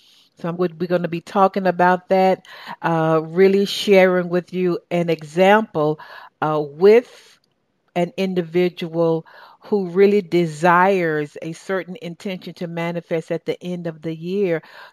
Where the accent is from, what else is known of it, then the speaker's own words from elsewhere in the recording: the South, United States; accent: southern; Some of my listeners in Europe and in London, they just sort of mark me with my southern accent. And they sort of say, you sound so southern when you say ATL.